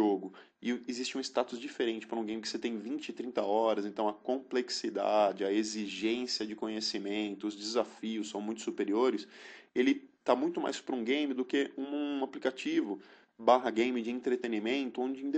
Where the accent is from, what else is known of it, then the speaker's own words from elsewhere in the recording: São Paulo, Brazil; Sou aqui de São Paulo, enfim, tenho uma rotina de ir em shopping